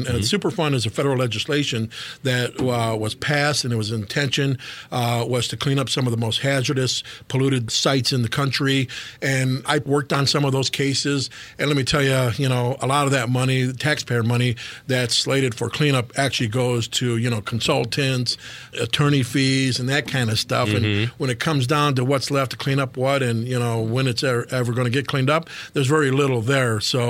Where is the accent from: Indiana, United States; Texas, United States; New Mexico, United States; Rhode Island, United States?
Indiana, United States; Hammond; when I lived in Hammond. Mm-hmm. And I grew up on State Street, and our next street over was Willow Court.